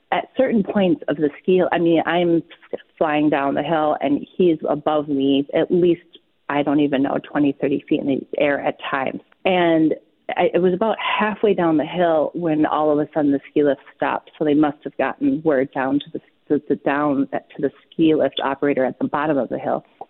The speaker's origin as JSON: {"language": "English", "region": "Wisconsin", "country": "United States", "tie": "born or raised there", "said": "I grew up in Wisconsin, and my parents had purchased a place that was up near the ski hills of like Upper Michigan area"}